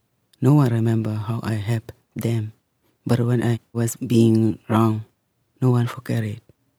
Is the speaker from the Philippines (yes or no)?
no; Myanmar; English is a second language; I'm from Burma.